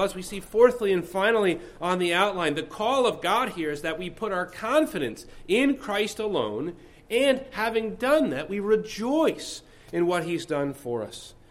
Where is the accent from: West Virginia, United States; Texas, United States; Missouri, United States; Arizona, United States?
West Virginia, United States; When I was a young boy, my hometown, which was actually back in West Virginia, had a minor league professional hockey team.